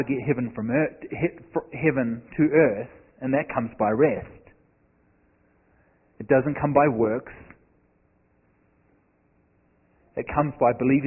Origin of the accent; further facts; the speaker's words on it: Redding, California, United States; And I said, William, I said … I'm from Redding, California and I'm here to minister to your wife.